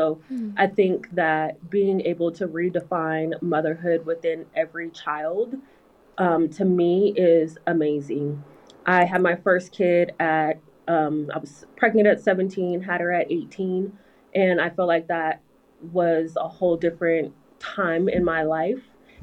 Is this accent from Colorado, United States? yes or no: yes; Denver, Colorado, United States; I'm from Denver, Colorado.